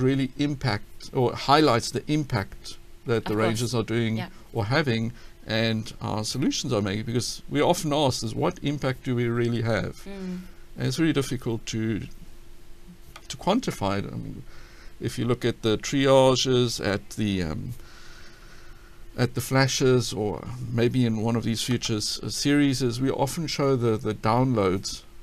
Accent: South Africa; I know the British have a problem, but fortunately I'm from South Africa

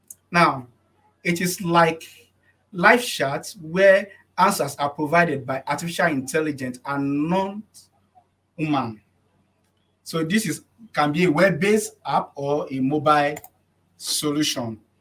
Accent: Lagos, Nigeria; So once again … from Lagos, Nigeria.

